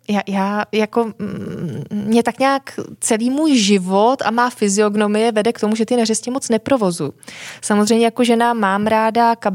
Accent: Karlovy Vary, Karlovy Vary Region, Czechia; Já nejsem ze středních Čech, já jsem z Karlových Varů.

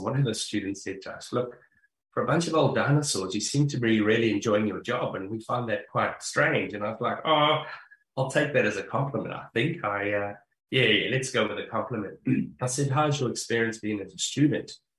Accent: South Africa; I'm from South Africa

